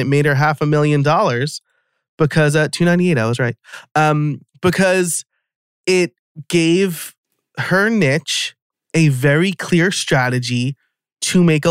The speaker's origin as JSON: {"language": "English", "region": "New York", "country": "United States", "tie": "born or raised there", "said": "Yeah, a huge Yankee fan. I'm like born and raised in New York."}